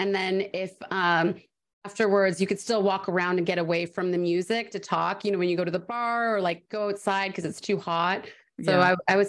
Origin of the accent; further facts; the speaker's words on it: Canada; accent: Canadian; the longer I'm in Vancouver, the longer I get my Canadian accent back. It doesn't matter how much American dialect coaching I've done, it just comes back